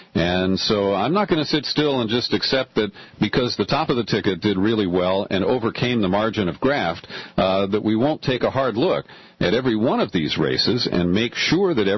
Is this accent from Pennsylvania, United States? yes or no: no; Ohio, United States; Because I know I grew up in Ohio and I believe that Kerry was robbed in Ohio in 2004